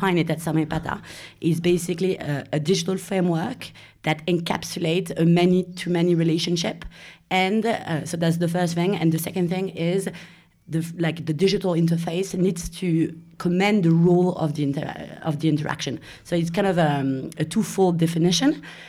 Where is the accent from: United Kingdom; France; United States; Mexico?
France; Paris, Île-de-France; So I'm Parisian. I'm from Paris originally. So I kind of came back to Paris with Samaipata a bit more than 2 years ago.